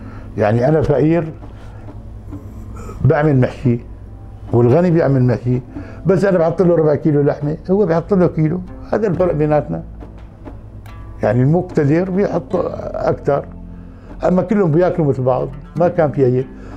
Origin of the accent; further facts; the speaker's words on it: Hama, Hama Governorate, Syria; فنسيون أهل حماة. نحن بيحبوا الدهن بناء على البالية، فبيكون عندنا الأكل أرسم من تبع الشام أو حلب